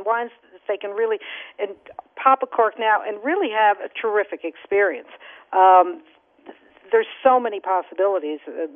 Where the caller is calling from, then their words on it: New York, United States; I don't know if this, it should be true in all markets, but I'm speaking from New York where I am